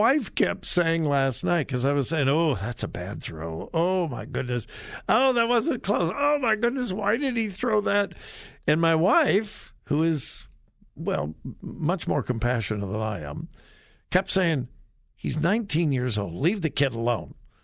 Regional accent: California, United States; I mean, I've been in Ohio for 45 plus years, but I grew up in California rooting for the Rams and even the Raiders occasionally.

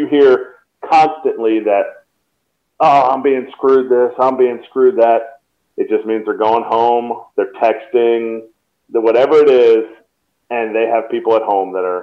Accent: Telford, Pennsylvania, United States; even if there was a big league team in my hometown of Telford, Pennsylvania

